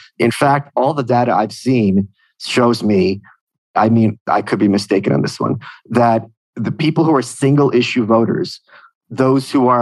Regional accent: New York, United States; I think there is a big lie in, and I saw this as a New Yorker, in the corporate press.

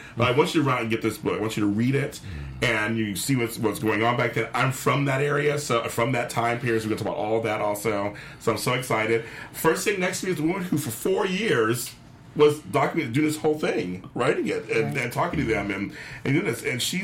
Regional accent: Inglewood, California, United States; And I'm from Inglewood. So, I mean, I was that whole South and South L.A. area, I was back and forth all the time.

